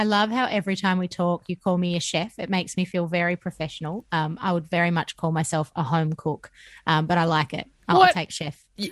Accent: Georgia; moved away; But for me, growing up in Georgia, that very much was fertile, full of flavor, full of spice, full of fresh produce.

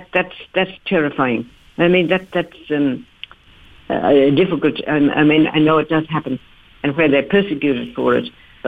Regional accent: Australia; Australians have been, well, I am Australian, you know.

